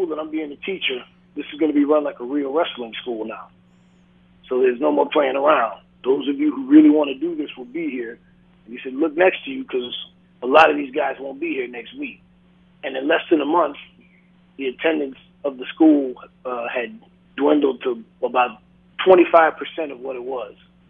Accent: Miami, Florida, United States; like most kids growing up in Miami, we watched Gordon Solie.

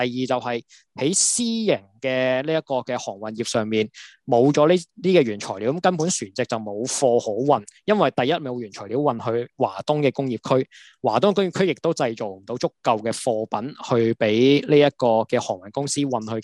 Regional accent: Hong Kong; 我覺得係俾咗我哋香港人目前好大嘅啟示

